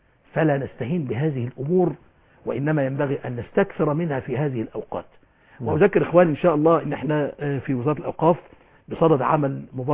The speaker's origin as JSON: {"language": "Arabic", "country": "Egypt", "said": "بلدنا مصر"}